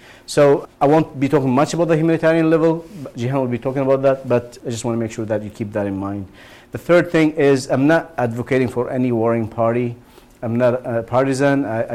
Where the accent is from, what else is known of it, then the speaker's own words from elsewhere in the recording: Yemen; I myself have Yemeni family there. I come from Yemen. I have family there. I have friends. I have relatives. I've taught in one of the universities there for some time. So I'm deeply connected to Yemen